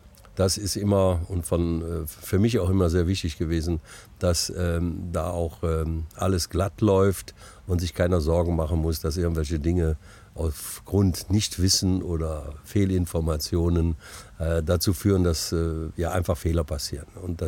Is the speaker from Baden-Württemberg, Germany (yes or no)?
no; Neuss, North Rhine-Westphalia, Germany; ich bin ja geboren in Neuss und groß geworden auf der Mühlenstraße, direkt in der Nähe des Obertors.